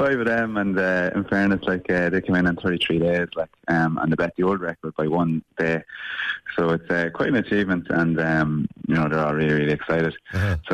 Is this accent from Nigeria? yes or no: no; Dundalk, Leinster, Ireland; I'm from just outside Dundalk